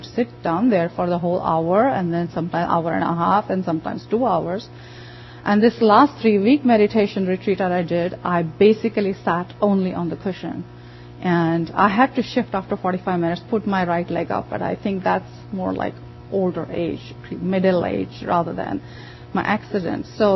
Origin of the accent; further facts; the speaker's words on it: India; I, of course, grew up sitting down on the floor all the time because I grew up in India.